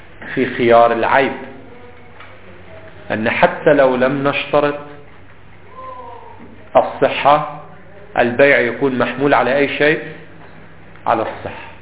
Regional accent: Lebanon; هناك نوع من الخربوزة هذا الصغير عندنا في لبنان منذ القدم موجود

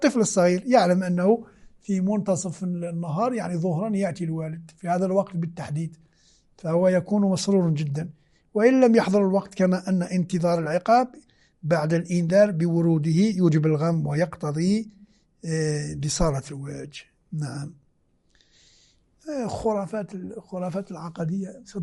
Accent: Algeria; now in Qom, Iran; قلت لكم البارحة كنت في تدريس المنطق للجامعيين عندنا في الجزائر

